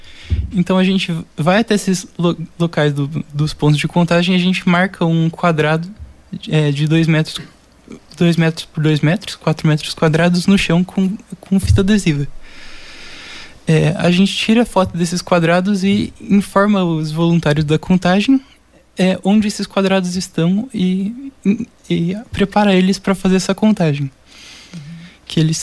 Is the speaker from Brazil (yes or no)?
yes; Londrina, Paraná, Brazil; Eu sou de Londrina mesmo.